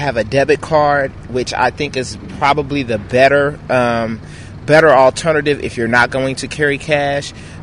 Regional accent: Coushatta, Louisiana, United States; I'm from Coushatta, Louisiana.

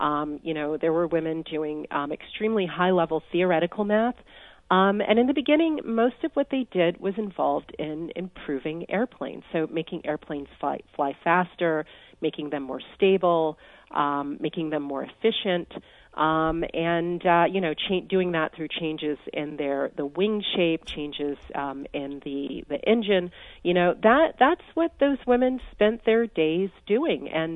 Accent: Hampton, Virginia, United States; So I grew up in Hampton, Virginia. It's about 3 hours driving from Washington, D.C. on the Virginia coast.

